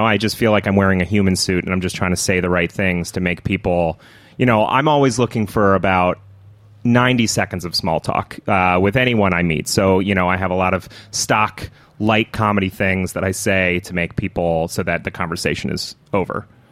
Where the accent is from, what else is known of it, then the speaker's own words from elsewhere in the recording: New Jersey, United States; born there; also born or lived in Pennsylvania; I lived in the Poconos for 5 years. It was a strange... So I was born in New Jersey and don't have many memories of that.